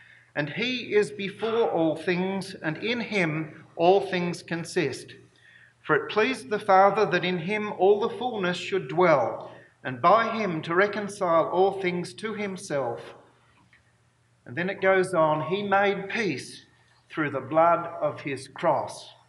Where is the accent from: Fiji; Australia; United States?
Australia; I recall as I grew up in Australia